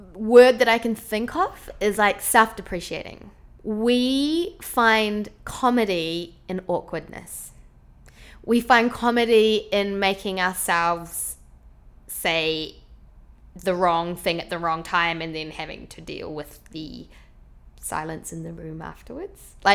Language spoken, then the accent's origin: English; Wellington, New Zealand; They're from my hometown. I used to pay $5 on a Tuesday night to watch them play at the local bar called Indigo.